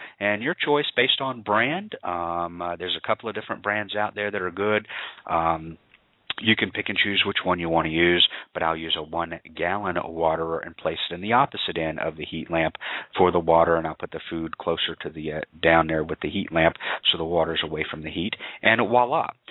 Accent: the South, United States; accent: southern; So I guess it's just my southern accent they're talking about in the chat room.

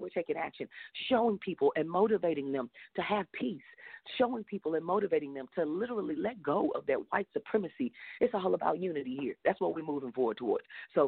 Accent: Texas, United States; I'm a country girl. Y'all know I'm from Texas.

